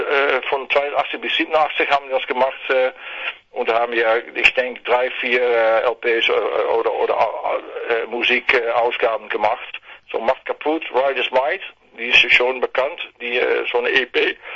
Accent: Netherlands; German is a second language; Also ja, wir kommen aus der Nähe von Deutschland, und meine Generation ist ja schon groß geworden mit deutsche Fernsehen und so

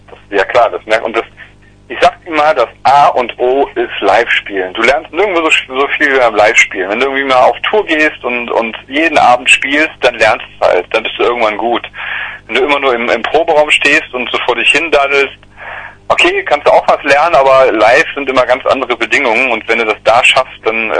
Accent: Cologne, North Rhine-Westphalia, Germany; wir kommen hier aus Köln, 18 Kilometer in die Schweiz angereist.

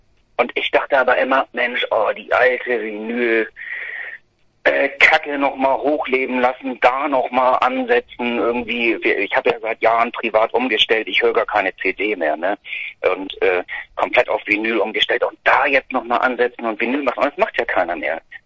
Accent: Hamburg, Germany; wir kommen ja aus Hamburg

